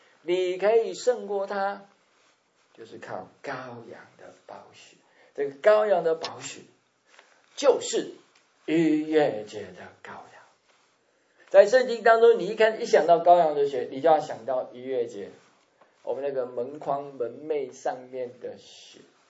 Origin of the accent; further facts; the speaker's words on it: China; 就好像我们中国人在过年的时候，我们家家户户是不是会贴春联呐、啊？